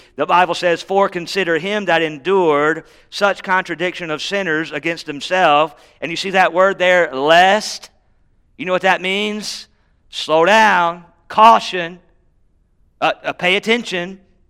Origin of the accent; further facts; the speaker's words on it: Charlotte, North Carolina, United States; Now, I grew up in Charlotte, North Carolina, and I grew up under the shadow of the Charlotte Motor Speedway.